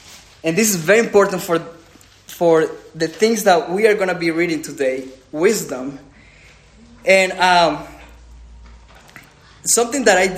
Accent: El Salvador; English is a second language; And also, I'm from El Salvador, so English is my second language.

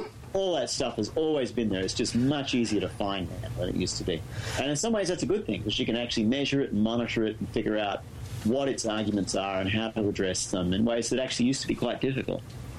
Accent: New South Wales, Australia; I'm from New South Wales. It's in Australia.

